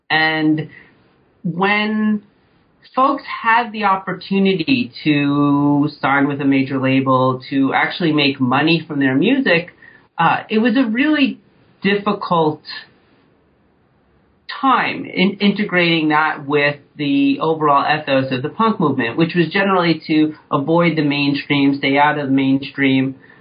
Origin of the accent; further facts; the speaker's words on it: New York, United States; I grew up in New York and did my undergraduate work at St. John's University